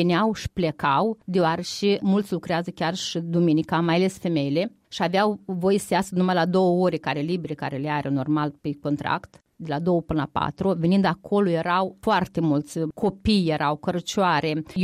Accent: Moldova; born there; Pentru că asta ne dorim. Aici sunt rădăcine și ne-am născut.

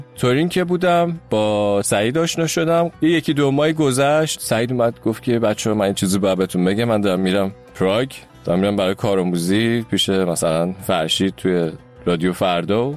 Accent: Isfahan, Iran; born there; من اصفهان به دنیا اومدم.

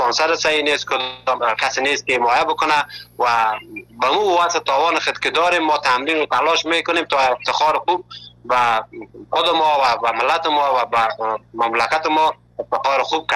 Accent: Afghanistan; now in Turkey; اول که از افغانستان آمدیم در یک جای یک شهر مالاتیا

